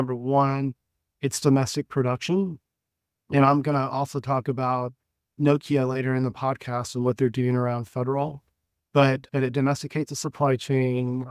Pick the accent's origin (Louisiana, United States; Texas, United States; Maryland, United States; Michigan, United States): Texas, United States; Austin; the ASIC designs are actually down in Austin, my hometown.